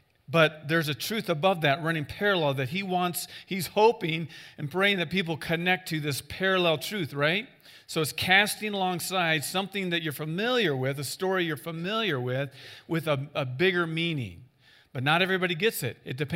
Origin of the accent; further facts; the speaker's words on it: Iowa, United States; You know, I grew up in Iowa where the dirt is rich and black and fruitful. Everything grows. This is what I grew up with.